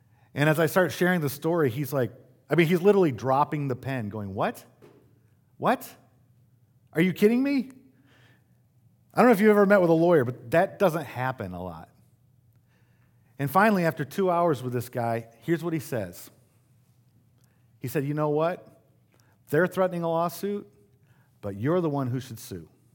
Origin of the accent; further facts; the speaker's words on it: Grand Rapids, Michigan, United States; I grew up in Grand Rapids, Michigan at a church plant.